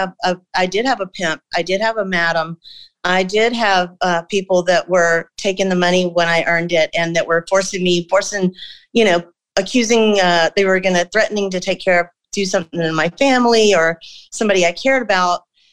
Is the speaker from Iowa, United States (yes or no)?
no; Georgia, United States; moved away as an adult; now in California, United States; So I came to California when I was about 18, going on 19, when I came out here. I'm from Georgia.